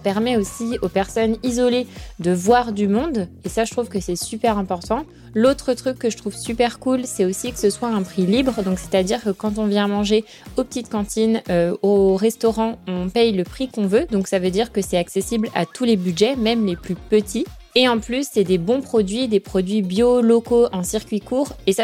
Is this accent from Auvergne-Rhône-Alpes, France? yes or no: yes; Lyon, Auvergne-Rhône-Alpes, France; il y en a une pas loin de chez moi. C'est à Vieux-Lyon, donc c'est un quartier à Lyon. Parce que, pour rappel, pour nos auditeurs, je suis lyonnaise.